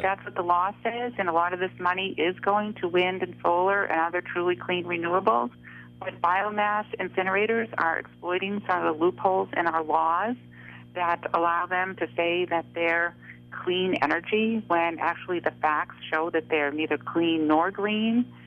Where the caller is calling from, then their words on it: Massachusetts, United States; I'm calling from Massachusetts.